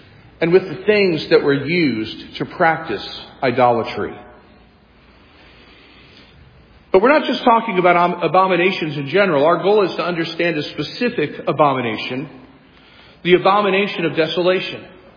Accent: St. Louis, Missouri, United States; You know, I grew up here in St. Louis

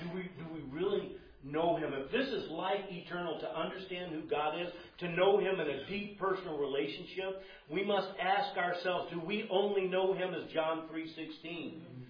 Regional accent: the South, United States; See, I'm from the South.

